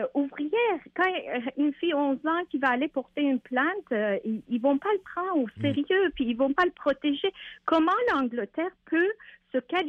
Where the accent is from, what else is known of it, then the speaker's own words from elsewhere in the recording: Canada; parce que nous, on est des Canadiens, on n'est pas des Britanniques.